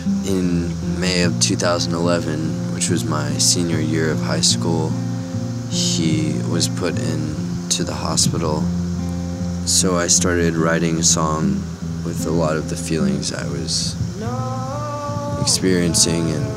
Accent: Houston, Texas, United States; I'm from Houston, Texas.

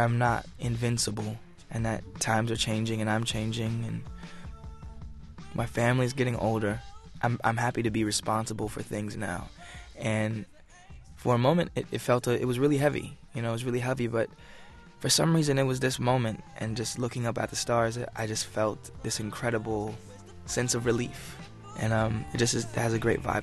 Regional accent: Los Angeles, California, United States; And I grew up in San Pedro, which is like a port city in L.A. And I kind of grew up right where the projects start, so kind of in the not-so-good parts.

